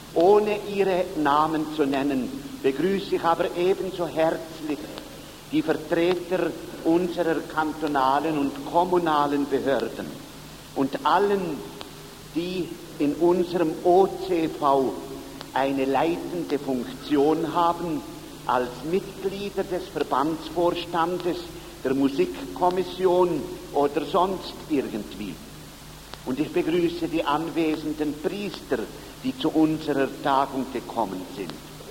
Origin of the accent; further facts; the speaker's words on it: Zermatt, Valais, Switzerland; in meinem Heimatort Zermatt zu eröffnen